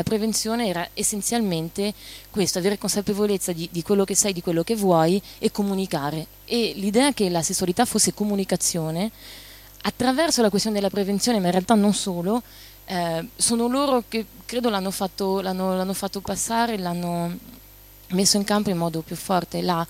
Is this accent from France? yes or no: yes; France; io sono cresciuta in Francia negli anni 90